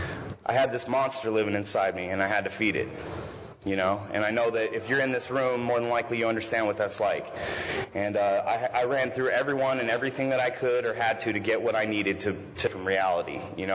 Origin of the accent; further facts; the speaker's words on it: Las Vegas, Nevada, United States; I grew up in Las Vegas, you know.